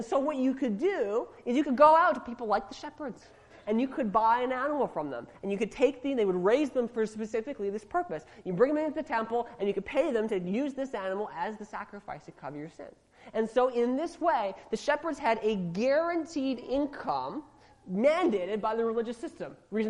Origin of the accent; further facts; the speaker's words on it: Edmonton, Alberta, Canada; Okay, I grew up in a city. I grew up in Edmonton.